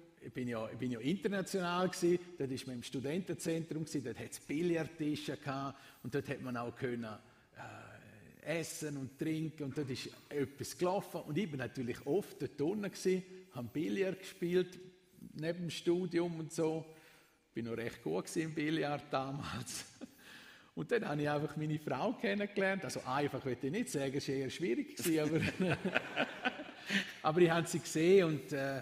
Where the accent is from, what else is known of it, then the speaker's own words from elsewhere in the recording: Thusis, Graubünden, Switzerland; Also aufgewachsen bin ich in Thusis, im Bahnhofbüffet. Und meine Eltern haben das Bahnhofbüffet geführt und ich bin dort ein- und ausgegangen. Bin eigentlich quasi am Stammtisch aufgewachsen.